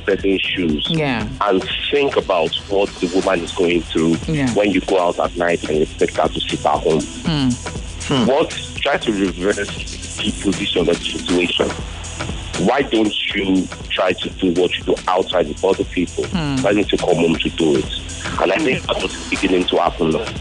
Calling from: Surulere, Lagos, Nigeria; I'm calling from Surulere.

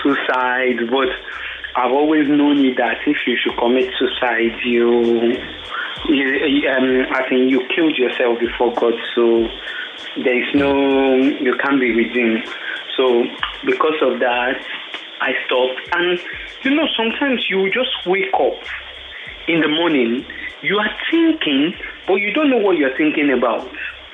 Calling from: Lekki, Lagos, Nigeria; I'm calling from Lekki.

